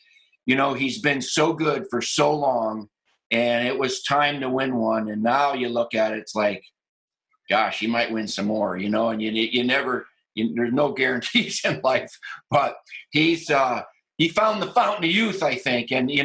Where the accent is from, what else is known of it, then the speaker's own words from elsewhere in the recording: Iron Mountain, Michigan, United States; He blew his knee out at Pine Mountain, all right, in my hometown of Iron Mountain.